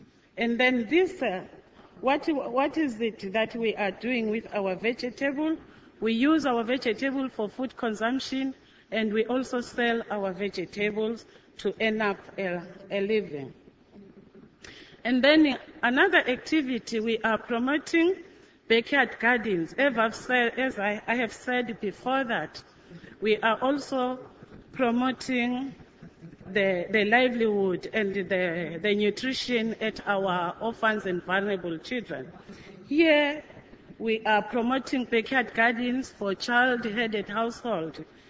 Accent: Eswatini; from Swaziland, from an organization of women living with HIV and AIDS.

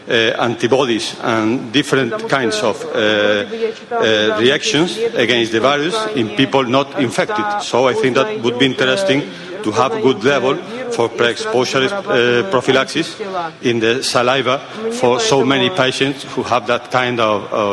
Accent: Spain; from Spain.

